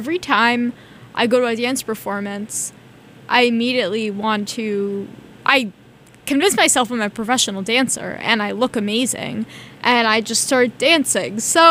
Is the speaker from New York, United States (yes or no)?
yes; New York, United States; And I remember going in these ballet performances because I grew up in New York.